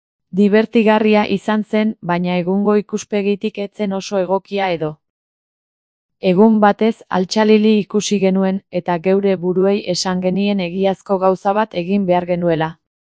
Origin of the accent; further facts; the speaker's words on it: Pamplona, Navarre, Spain; Aparte, Iruñekoak gara eta gaztelaniaz eta euskaraz mintzo gara.